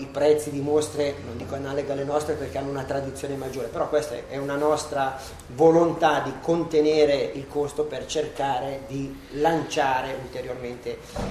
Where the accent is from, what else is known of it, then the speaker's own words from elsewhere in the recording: Arona, Piedmont, Italy; perché noi siamo di Arona